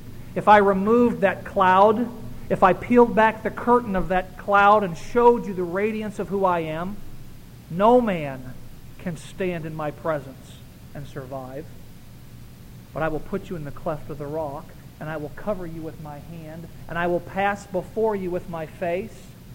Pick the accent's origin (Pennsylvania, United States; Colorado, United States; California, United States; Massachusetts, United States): Pennsylvania, United States; And I grew up in Pennsylvania. We had hard winters there